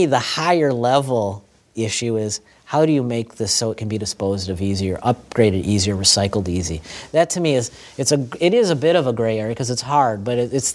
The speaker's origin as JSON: {"language": "English", "country": "United States", "said": "look, I'm an American. I'm a consumer."}